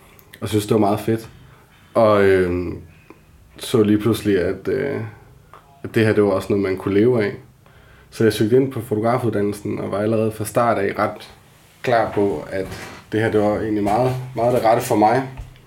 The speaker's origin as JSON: {"language": "Danish", "town": "Humlum", "region": "Central Denmark Region", "country": "Denmark", "tie": "born or raised there", "said": "Jeg er opvokset i Humlum, lige nord for Struer, hvor jeg egentlig var en sportsdreng, og boede lige uden for byen, og på sådan en typisk, som man gør, på en nedlagt landejendom"}